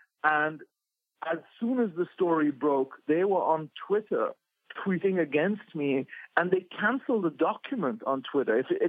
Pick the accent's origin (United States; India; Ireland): India; Delhi; A fairly idyllic, like Delhi in those days was not a gas chamber. It was a very sort of small, rather dull political capital